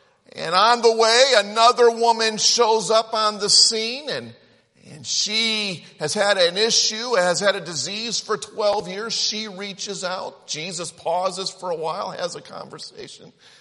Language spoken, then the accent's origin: English; Ohio, United States; I grew up outside Cleveland, Ohio, about 45, 50 minutes from Cedar Point.